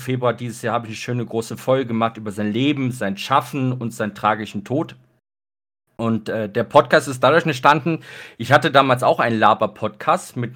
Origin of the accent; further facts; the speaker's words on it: Mönchengladbach, North Rhine-Westphalia, Germany; Weil ich komme aus Mönchengladbach ursprünglich, das ist ja auch so im Westen von NRW.